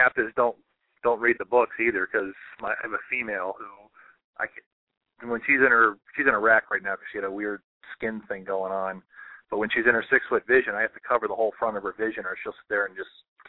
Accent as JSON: {"language": "English", "region": "Florida", "country": "United States", "said": "Just I don't follow the rule of I'm from Florida."}